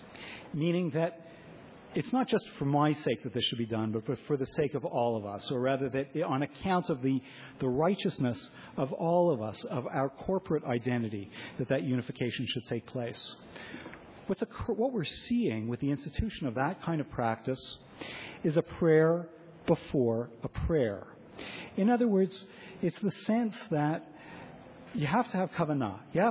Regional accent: Toronto, Ontario, Canada; When I grew up in Toronto

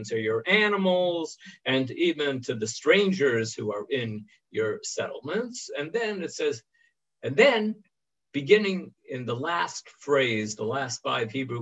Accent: Toronto, Ontario, Canada; This idea that I grew up with in Toronto, the idea of a common day of pause

